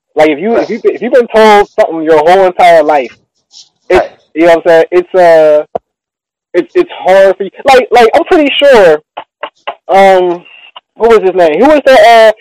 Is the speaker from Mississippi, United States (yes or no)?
no; Pittsburgh, Pennsylvania, United States; I grew up in Pittsburgh and around a lot of Italian people, cool with a lot of Italian people.